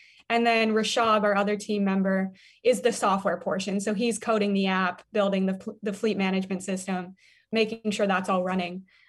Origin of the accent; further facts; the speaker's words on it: Denver, Colorado, United States; I grew up in Denver, Colorado, so I was always on a bike.